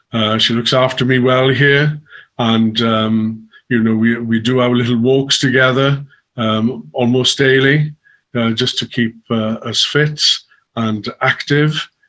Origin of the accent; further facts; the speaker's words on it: Llanybydder, Wales, United Kingdom; now in London, United Kingdom; growing up in Llanabadda, going to Lampeter School